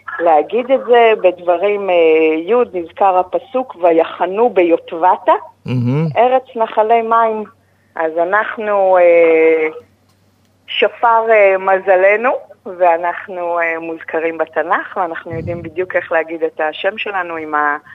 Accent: Southern District, Israel; גדלתי פה.

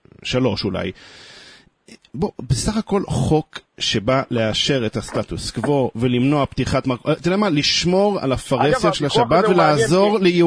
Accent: Jerusalem, Jerusalem District, Israel; לא רק כיהודי חרדי, גם כירושלמי.

